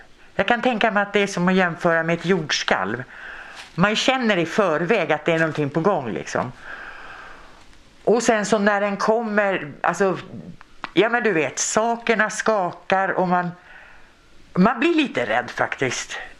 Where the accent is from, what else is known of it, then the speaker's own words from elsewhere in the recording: Stockholm, Stockholm County, Sweden; jag kom ju från Stockholm från början.